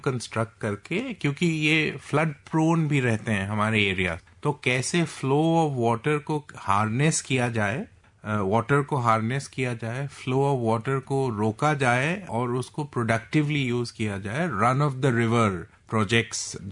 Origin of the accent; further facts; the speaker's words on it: Assam, India; मैं आपको पता है मैं असम से आता हूँ